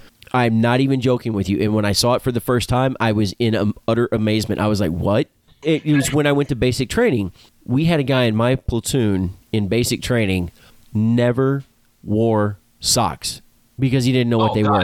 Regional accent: Texas, United States; The South has a stereotype. I was raised in Texas.

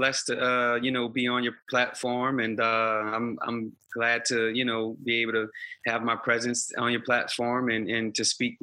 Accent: New Orleans, Louisiana, United States; As you briefly stated, I'm a New Orleans native.

